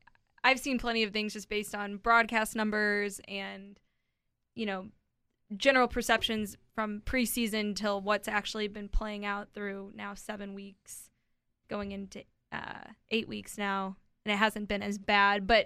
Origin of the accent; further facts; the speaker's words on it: St. Louis, Missouri, United States; And I grew up in St. Louis. Like, the Cardinals are your bread and butter.